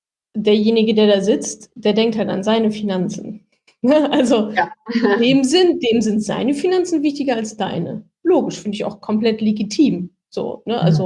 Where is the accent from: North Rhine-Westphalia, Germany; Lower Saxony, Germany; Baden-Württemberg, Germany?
North Rhine-Westphalia, Germany; Und ich komme ja auch aus dem Ruhrgebiet